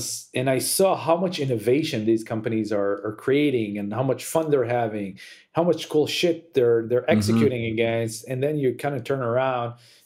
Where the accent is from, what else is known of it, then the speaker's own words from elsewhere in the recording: Israel; You know, growing up in Israel, small country, our exposure to the Western world as teenager was very limited.